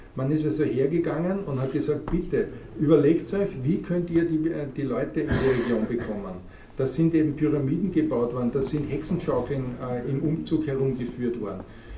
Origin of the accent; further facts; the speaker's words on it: Retz, Lower Austria, Austria; Na ja, so Niederösterreich. Ja, wo in Niederösterreich? Na, tschechische Grenze. Na ja, wo? Na ja, da ist aus Retz, der Gegend um.